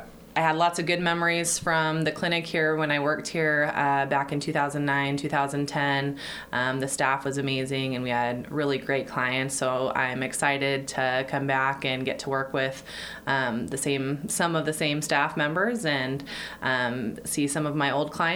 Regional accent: Knoxville, Tennessee, United States; I'm from here in Knoxville.

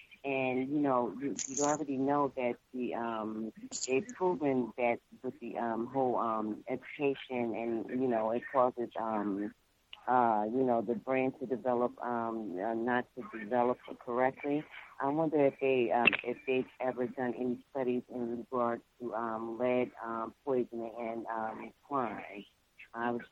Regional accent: New Jersey, United States; I'm originally from North New Jersey

